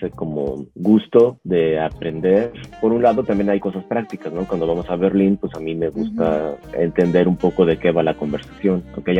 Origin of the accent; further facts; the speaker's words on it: Mexico; now in France; soy de México, llevo viviendo en Francia 17 años, aquí en la región de París.